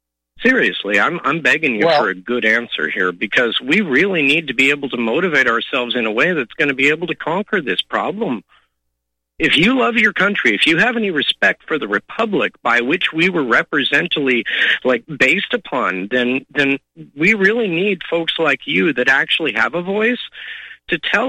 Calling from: California, United States; Well, Mike, did you notice that I'm calling from Northern California?

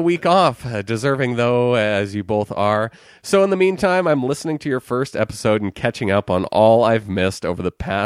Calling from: Texas, United States; also born or lived in Oak Harbor, Washington; I'm a listener from Texas who's a born and bred Steeler fan. Family is from Pitt, grew up as a Navy brat, lived in Oak Harbor for 8 years

